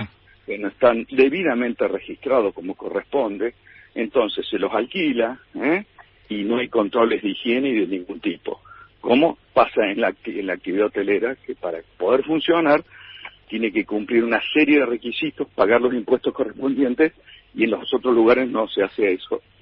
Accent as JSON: {"language": "Spanish", "region": "Córdoba", "country": "Argentina", "said": "Yo en estos momentos, yo soy de Córdoba."}